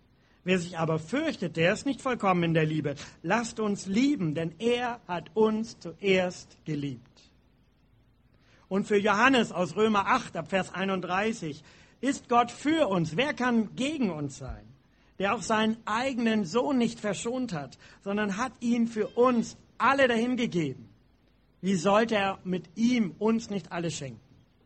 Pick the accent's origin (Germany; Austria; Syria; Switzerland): Germany; Pinneberg, Schleswig-Holstein; bei uns in Pinneberg, in meiner Heimatgemeinde im Norden